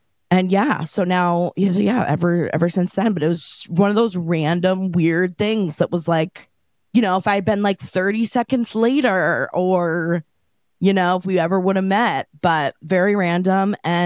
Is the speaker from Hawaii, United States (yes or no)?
no; Maine, United States; So, I'm from Maine originally. This is also part of my lore, from a small town in Maine.